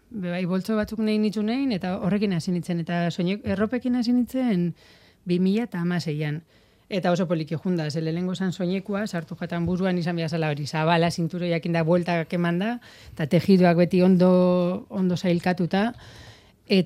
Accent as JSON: {"language": "Basque", "town": "Eibar", "region": "Basque Country", "country": "Spain", "said": "ni Eibartarra naiz eta Eibar da plaza honena"}